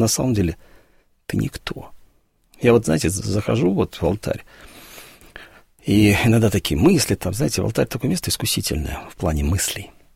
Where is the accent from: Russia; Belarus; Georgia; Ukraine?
Belarus; Western Belarus; Во-первых, потому что я и сам из Западной Беларуси